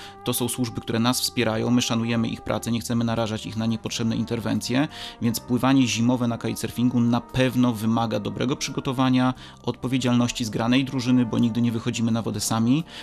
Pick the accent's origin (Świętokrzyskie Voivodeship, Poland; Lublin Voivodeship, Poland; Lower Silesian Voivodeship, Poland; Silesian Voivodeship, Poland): Lublin Voivodeship, Poland; Lublin; now in Gdynia, Poland; Nie pochodzę z Gdyni, tak jak wspomniałem, pochodzę z Lublina. Mieszkam w Gdyni dopiero od 7 lat